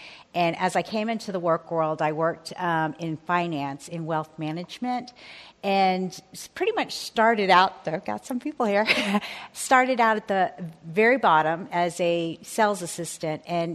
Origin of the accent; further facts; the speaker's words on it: Texas, United States; also born or lived in England / New Mexico / Florida; In fact, I told my parents, I'm from Texas. I told my parents I was going to move here and stay here for 3 years and then eventually come home because this would be the last place that I lived. I lived in England, New Mexico, Florida, different places